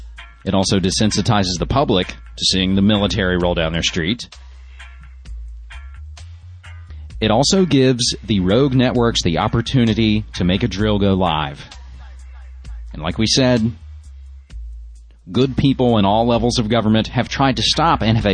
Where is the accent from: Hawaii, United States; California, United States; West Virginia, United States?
West Virginia, United States; the shame of my home state of West Virginia